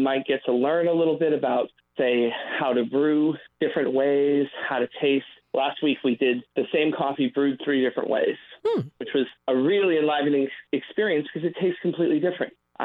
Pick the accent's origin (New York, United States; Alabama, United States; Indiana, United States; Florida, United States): Florida, United States; St. Petersburg; St. Pete's my hometown. I love this community.